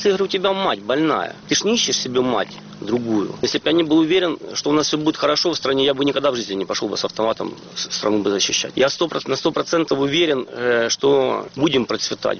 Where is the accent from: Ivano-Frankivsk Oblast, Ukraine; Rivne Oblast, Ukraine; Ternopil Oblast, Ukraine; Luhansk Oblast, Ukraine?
Luhansk Oblast, Ukraine; Luhansk; да я такий же, як і ви, я ж луганчанин.